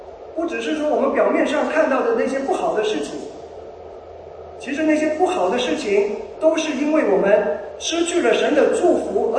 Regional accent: China; 所以我们中国人也知道

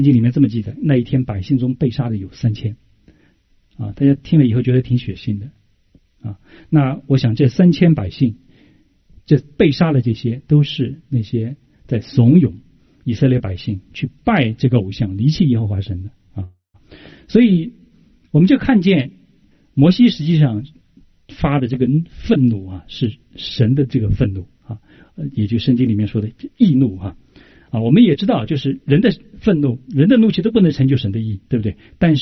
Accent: China; 我们中国人老说的一句话，爱之深

